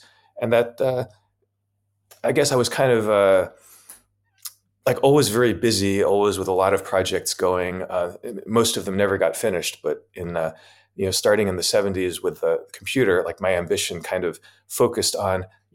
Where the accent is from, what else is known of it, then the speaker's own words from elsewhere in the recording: Chappaqua, New York, United States; So I was born in New York, and New York City. But then when I was about two, we moved to a small town about an hour outside of New York, Chappaqua.